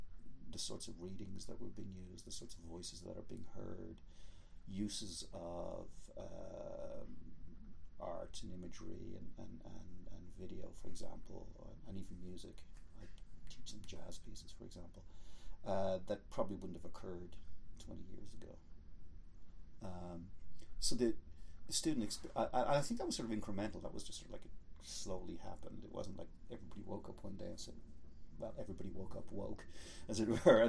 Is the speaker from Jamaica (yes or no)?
no; Ireland; so I grew up in Ireland, and so therefore I was exposed to that beast that's known as European culture